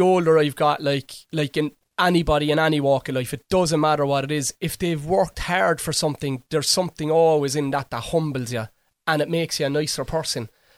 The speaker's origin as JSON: {"language": "English", "town": "Cork", "region": "Munster", "country": "Ireland", "tie": "born or raised there", "said": "I remember growing up in Cork, and it's there now."}